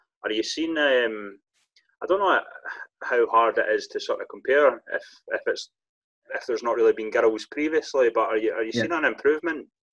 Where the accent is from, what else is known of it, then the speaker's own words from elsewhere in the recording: Scotland, United Kingdom; obviously, I'm from Fife